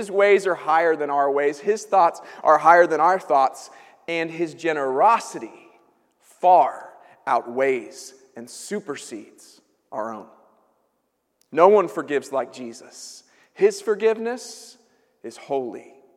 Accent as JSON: {"language": "English", "country": "United States", "said": "So, as many of you know, I'm an American, but I never really got the knack for America's game."}